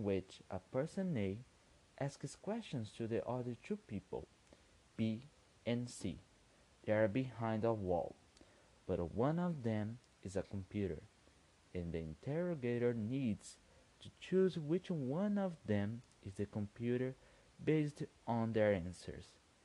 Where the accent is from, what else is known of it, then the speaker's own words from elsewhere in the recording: Brazil; English is a second language; Hi everybody … from Brazil, and this is Easy English, the podcast made by English learners.